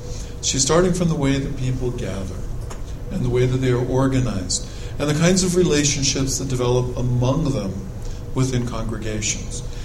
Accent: El Paso, Texas, United States; I vividly remember the ward I grew up with in El Paso

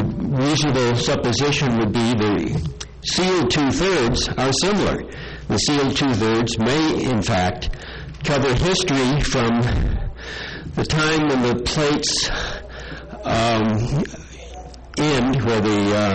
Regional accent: Mountain View, California, United States; I come from Mountain View and near San Jose on the San Francisco Peninsula.

